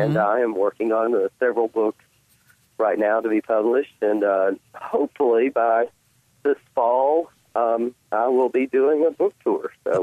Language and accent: English; Birmingham, Alabama, United States; because I'm from Birmingham, I'm in charge of sort of doing the southern part of it.